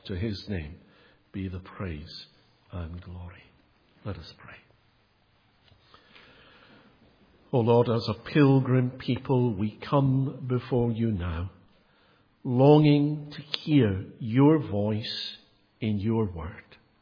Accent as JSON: {"language": "English", "region": "Scotland", "country": "United Kingdom", "accent": "Scottish", "moved": "yes", "lives_now": "United States", "said": "And then when they heard the accent, they knew that I was not from the Midwest. A Scottish accent opens many doors in the States."}